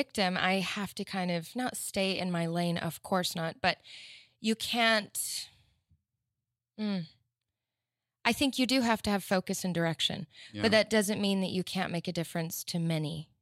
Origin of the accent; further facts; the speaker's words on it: Deep South, United States; I'm from the Deep South. You know, I grew up in such a conservative place.